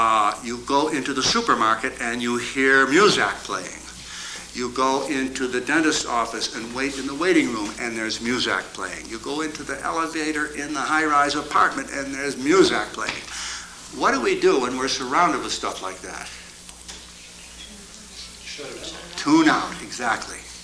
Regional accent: United States; now in Toronto, Canada; I'm an American living these days in Canada, near Toronto

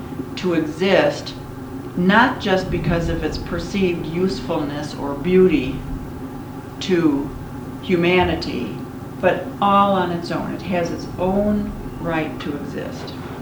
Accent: Midwest, United States; Well, and I'm from the Midwest, and I don't know the history of just what happened with the Grand Coulee Dam

